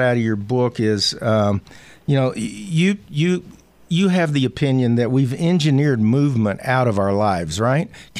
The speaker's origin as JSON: {"language": "English", "region": "the South", "country": "United States", "accent": "Southern", "said": "Sorry, my southern accent."}